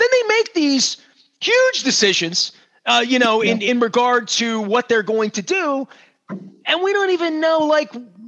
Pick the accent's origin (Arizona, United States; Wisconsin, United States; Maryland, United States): Maryland, United States; Dundalk; I'm from Dundalk, Marty. You mean a clothesline.